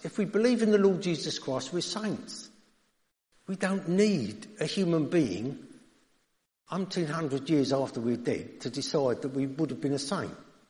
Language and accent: English; United Kingdom; I'm British, but it's there.